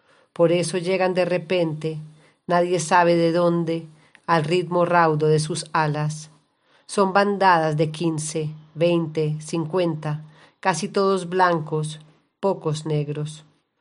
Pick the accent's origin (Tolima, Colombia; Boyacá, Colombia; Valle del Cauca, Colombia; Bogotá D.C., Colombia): Bogotá D.C., Colombia; Bogotá; born there; nací en Bogotá, Colombia.